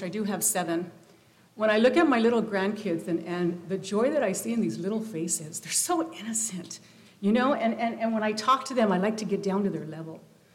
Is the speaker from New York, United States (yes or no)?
no; Los Angeles, California, United States; now in Pismo Beach, United States; I'm originally from Los Angeles and what I like to call the Mexican ghetto. Projects, it's near East LA. I grew up in the Hazard Projects, El Sereno, Lincoln Heights.